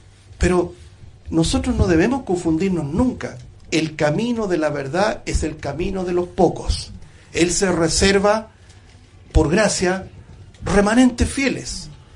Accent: Chile; eso aquí, por lo menos los chilenos. Una vez dijo una persona bien analítica de nuestra personalidad como chileno

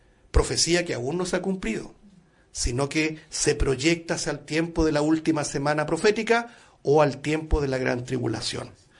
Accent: Chile; Nosotros como chilenos tenemos harta experiencia en terremotos

